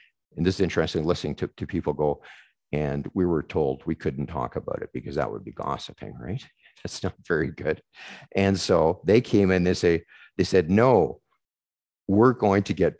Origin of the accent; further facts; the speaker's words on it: England, United Kingdom; I'm English.